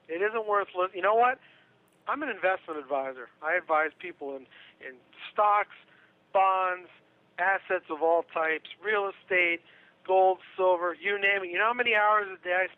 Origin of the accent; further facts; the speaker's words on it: Pennsylvania, United States; Or, here, my home state, Pennsylvania, a few days ago, downgraded.